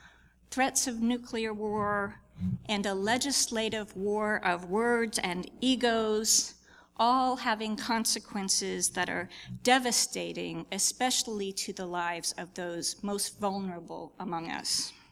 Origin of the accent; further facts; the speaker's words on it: Pensacola, Florida, United States; In my hometown of sunny Pensacola, Florida